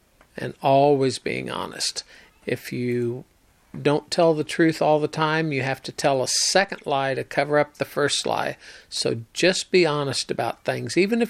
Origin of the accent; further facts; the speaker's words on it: Rockport, Missouri, United States; I grew up in Rockport, Missouri, a small town in the northwest corner of the state of Missouri.